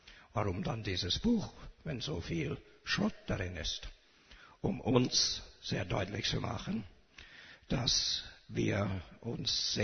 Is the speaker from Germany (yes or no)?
no; Canada; German is a second language; Als Kanadier, oben auf einem Hügel, habe ich ein Schild gesehen.